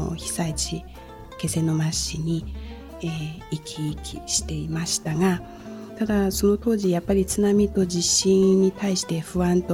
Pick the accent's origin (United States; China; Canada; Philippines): China; Japanese is a second language; now in Hachinohe, Japan; 中国から来ました。